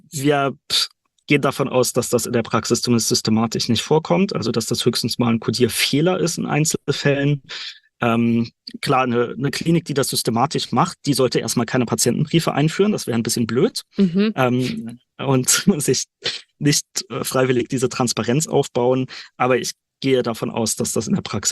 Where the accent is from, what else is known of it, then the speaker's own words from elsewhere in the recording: Rhineland-Palatinate, Germany; moved away as an adult; now in Dresden, Germany; Ich bin aufgewachsen in Rheinland-Pfalz in der Nähe von Trier, hatte da Informatik studiert und bin dann für Was hab ich nach Dresden gezogen, also einmal von Westen nach Ost quer durch die Republik